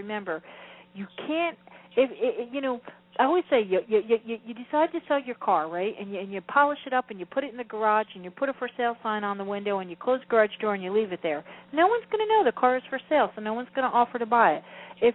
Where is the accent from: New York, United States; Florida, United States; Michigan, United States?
Florida, United States; I'm from Florida, and we like to go to the beach, so dude, we say dudes a lot.